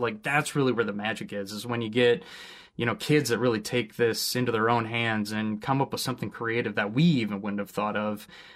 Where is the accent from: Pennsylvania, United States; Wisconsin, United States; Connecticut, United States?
Wisconsin, United States; Appleton; also born or lived in New York City, United States; It was when I was living in New York City. I was brought up in Appleton, Wisconsin, and found myself out in the city.